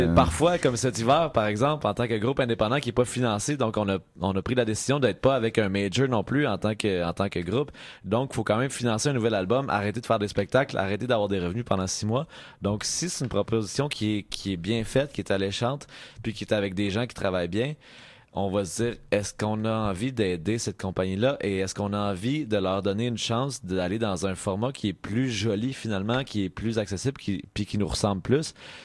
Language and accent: French; Quebec, Canada; nous, on est plus québécois que canadien